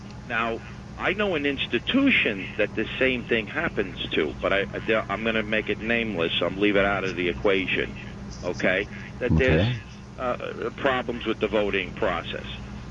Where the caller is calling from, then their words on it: Riverdale, United States; I'm calling from Riverdale.